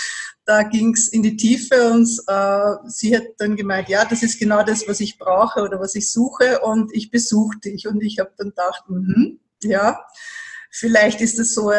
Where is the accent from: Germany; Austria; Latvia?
Austria; Vienna; Für mich als Wienerin